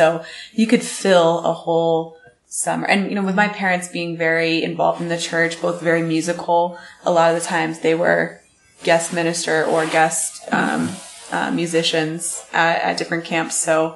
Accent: Kansas City, Missouri, United States; Like, they'll go, growing up in Kansas City, there's multiple campgrounds, like, right around us.

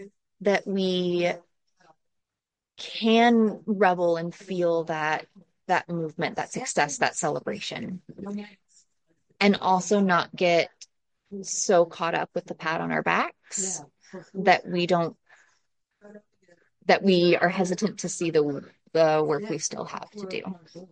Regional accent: Midwest, United States; I am female and white and speak English, and I grew up in the Midwest.

